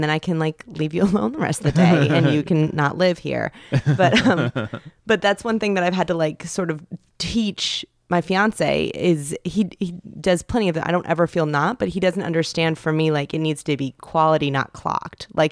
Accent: Indiana, United States; now in Pasadena, United States; I'm from Indiana.

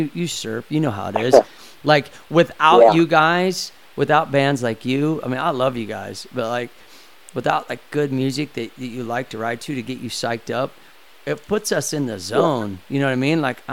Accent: Midwest, United States; I'm from the Midwest, like, we rode because we loved it.

